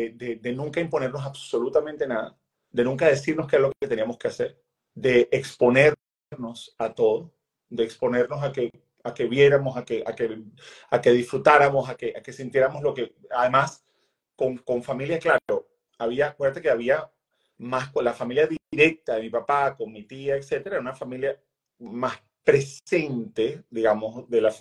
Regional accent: Venezuela; estando mi mamá por ahí como unos 5 meses de embarazo, se mudan a Venezuela. Y es como yo nazco y me crié y vivo en Venezuela junto a mis hermanos.

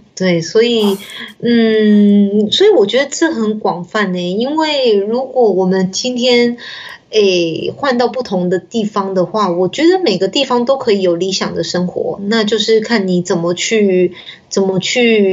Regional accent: Taiwan; moved away; 我虽然是土生土长的台湾人，但是我其实从小我就一直很喜欢就是能够到不同的地方去生活，所以我也不觉得离开台湾是辛苦的。

